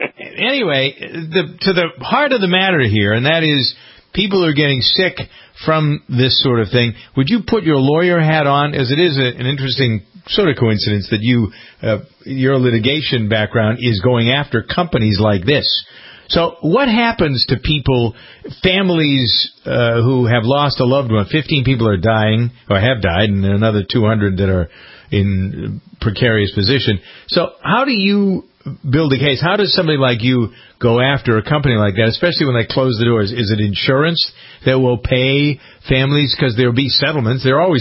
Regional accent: Framingham, Massachusetts, United States; when I say I'm from Framingham, they always know where I'm from. They always know where Framingham is.

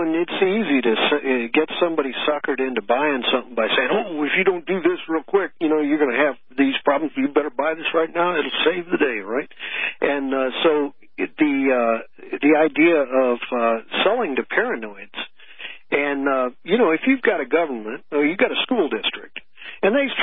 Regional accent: St. Louis, Missouri, United States; I was raised in St. Louis, and I went down to Atlanta.

